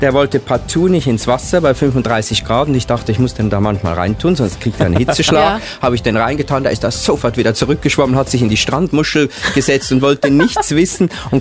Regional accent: Uri, Switzerland; now in Lucerne, Switzerland; also ursprünglich komme ich ja aus dem Kanton Uri, ich wohne jetzt in Luzern, aber eigentlich Uri ist wirklich so ein kleiner Bergkanton

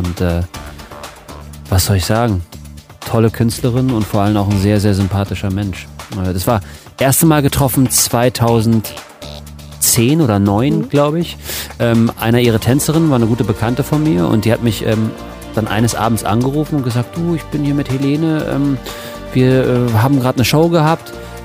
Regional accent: Berlin, Germany; In Schöneberg, da wo ich aufgewachsen bin, in der Akazienstraße

